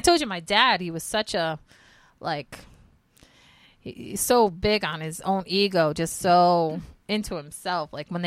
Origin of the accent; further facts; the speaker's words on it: Providence, Rhode Island, United States; In Providence.